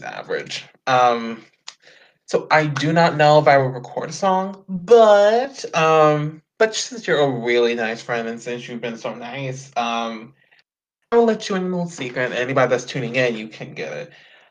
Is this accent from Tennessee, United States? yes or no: no; Houston, Texas, United States; I'm from Houston. I don't know if you're in the if you're in the US.